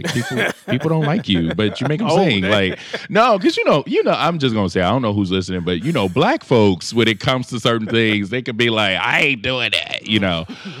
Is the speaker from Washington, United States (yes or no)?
no; Chicago, Illinois, United States; I almost feel a responsibility to represent when I say that I'm from Chicago, especially the South Side of Chicago.